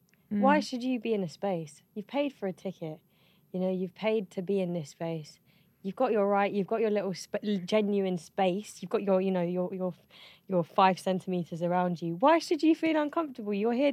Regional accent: London, United Kingdom; I'm from an area that provided me with that sense of community. You know, I grew up in South London. South London's known to have a huge community of ethnic minorities.

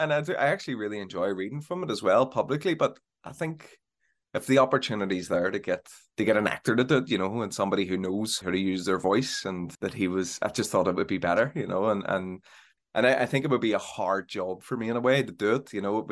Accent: Belfast, Northern Ireland, United Kingdom; The other two weren't from where I'm from West Belfast, but Connor's from, he's right around the corner from where I am.

